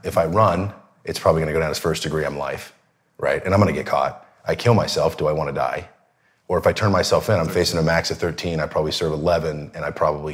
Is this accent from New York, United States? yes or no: no; Seattle, Washington, United States; I grew up in Seattle, and I wanted to be a baseball player.